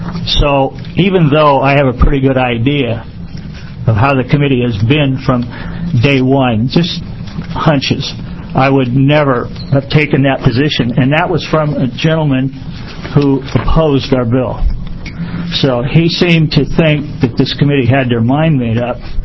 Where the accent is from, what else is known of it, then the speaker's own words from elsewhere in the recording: San Francisco, California, United States; born there; I don't have naturalization papers because I was born in San Francisco.